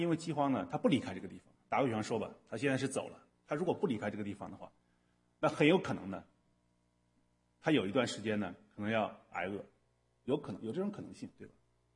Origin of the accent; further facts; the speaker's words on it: China; 像对我们中国人也一样，对犹太人